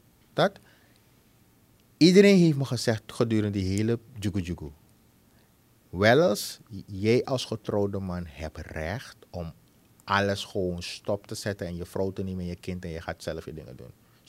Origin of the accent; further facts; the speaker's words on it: Suriname; We zijn Surinamers